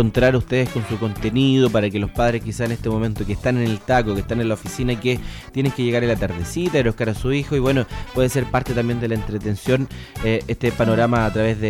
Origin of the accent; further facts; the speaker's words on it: Chile; Crecimos acá en Chile, un poco por lo con menos.